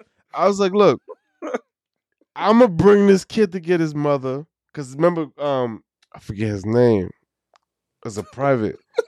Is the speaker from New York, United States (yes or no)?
yes; Queens, New York, United States; And I understand the dynamic of that shit because I'm from Queens, right?